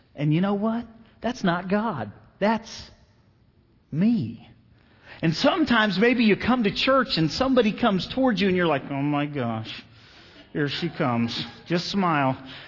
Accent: Cincinnati, Ohio, United States; I'm from Cincinnati, so I wasn't real sure, but they tell me it's really fun.

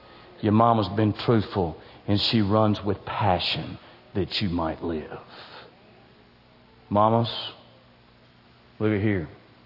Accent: Bowling Green, Kentucky, United States; I know y'all think people know Bowling Green. Ain't nobody knows where Bowling Green is. You know how I tell people where Bowling Green is? We're an hour north of Nashville.

